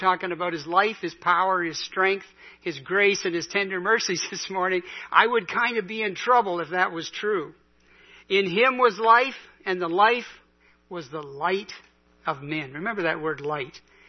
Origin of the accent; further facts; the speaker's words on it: Canada; I'm a Canadian. That's what you say. I'm fine.